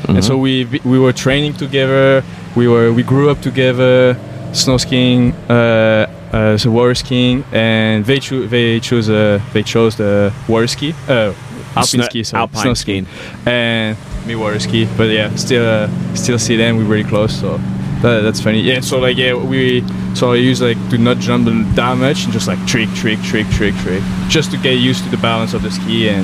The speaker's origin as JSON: {"language": "English", "town": "Grenoble", "region": "Auvergne-Rhône-Alpes", "country": "France", "tie": "born or raised there", "said": "I'm from the Alps, uh-huh. from Grenoble, close to Lyon."}